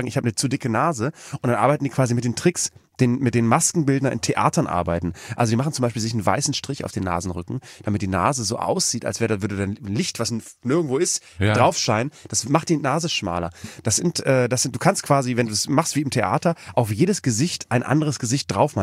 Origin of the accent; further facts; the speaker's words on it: Bremen, Germany; Ich meine, ich komme aus Bremen, du kommst auch aus einer Gegend